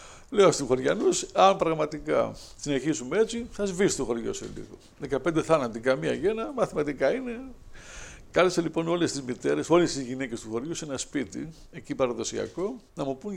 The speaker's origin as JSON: {"language": "Greek", "town": "Piraeus", "region": "Attica", "country": "Greece", "tie": "born or raised there", "said": "εγώ γεννήθηκα στον Πειραιά και μεγάλωσα εδώ και ανδρώθηκα εδώ."}